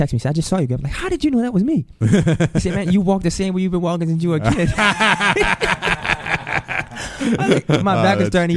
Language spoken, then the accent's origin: English; New Orleans, Louisiana, United States; I'm like, you from New Orleans? Yeah, from New Orleans. And then my accent starts to come out.